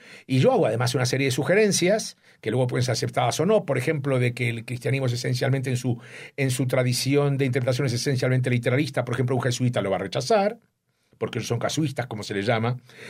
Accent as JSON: {"language": "Spanish", "country": "Uruguay", "tie": "born or raised there", "said": "yo crecí en Uruguay casi sin educación judía porque mis propios padres no sabían nada"}